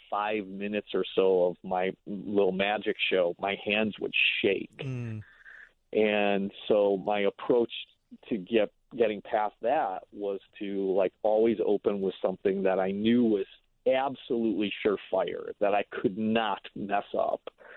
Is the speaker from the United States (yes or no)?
yes; Milwaukee, Wisconsin, United States; there was a magic shop about 20 miles away from where I grew up in Milwaukee.